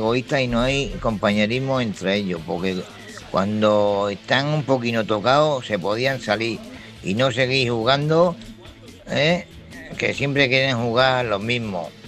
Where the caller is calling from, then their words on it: Plasencia, Extremadura, Spain; soy de Plasencia, Cáceres.